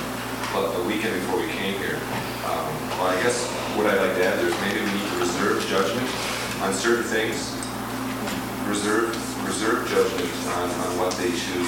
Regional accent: Minnesota, United States; It was jazz, and there's this, we're from Minnesota

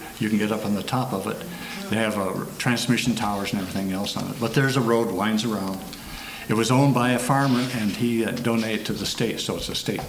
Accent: Idaho, United States; Colonel Wright went up here near my hometown. This is my hometown spread right here.

